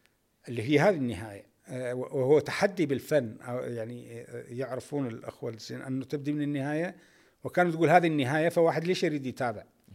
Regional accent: Iraq; لأنه أنا من العراق

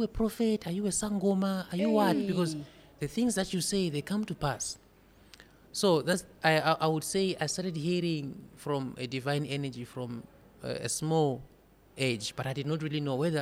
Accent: Zimbabwe; now in South Africa; I come from Zimbabwe originally, but I stay here in South Africa, and I got married here in South Africa to a beautiful woman.

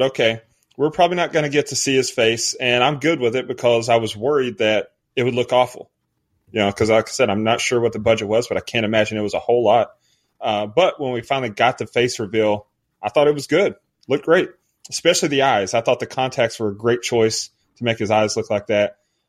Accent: Tennessee, United States; So I'm from East Tennessee. I've spent a lot of time in the woods.

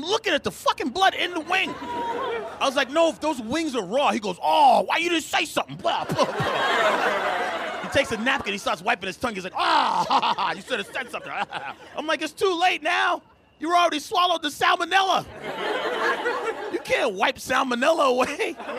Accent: Boston, Massachusetts, United States; I'm from Boston, and I think it's so lovely.

